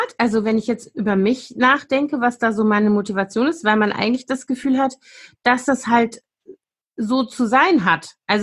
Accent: West Germany, Germany; ich bin ja in Westdeutschland groß geworden

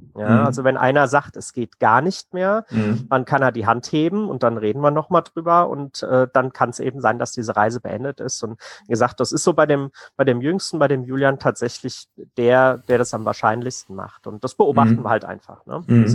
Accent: Hesse, Germany; Und in Hessen, ne, wir kommen aus Hessen

